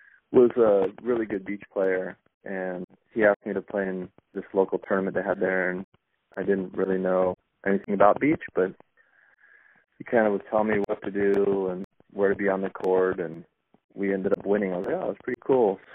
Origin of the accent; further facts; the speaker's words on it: Hawaii, United States; So when I moved out to California from Hawaii, then I didn't really know anyone